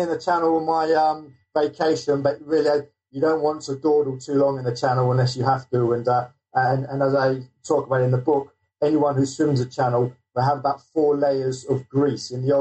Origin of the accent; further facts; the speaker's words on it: South of England, United Kingdom; because I'm actually coming from London, England, and I grew up in the south of England.